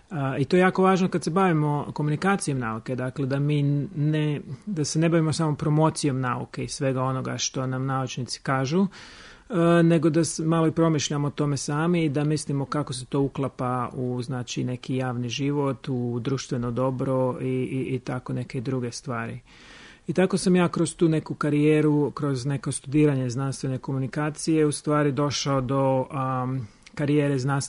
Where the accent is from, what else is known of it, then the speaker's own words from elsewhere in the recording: Drežnica, Karlovac County, Croatia; also born or lived in Rijeka; ja sam inače iz Rijeke, iz Hrvatske, ali odrastao sam na jednom selu u Drežnici, u Lici.